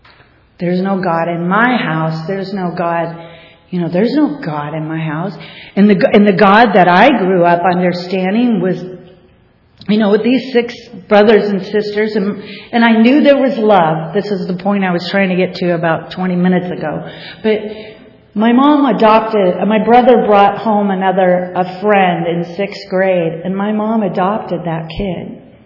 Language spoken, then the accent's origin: English; Bellingham, Washington, United States; I was born and raised in Bellingham, Washington, and the land of hippies and Birkenstocks and socks and, you know, that's how I rolled.